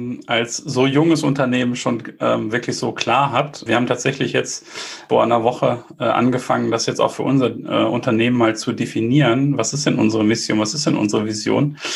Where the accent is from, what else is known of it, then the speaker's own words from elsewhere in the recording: Bielefeld, North Rhine-Westphalia, Germany; also born or lived in Munich; Und als Bielefelder unterstreiche ich das natürlich gerne. Wir haben auch ein paar Jahre in München gelebt